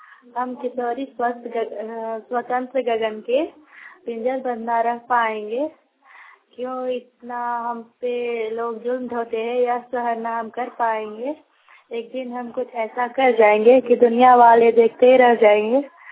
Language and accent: Hindi; Naya Bukur, India; मैं नया बुकुर की रहने वाली हूँ।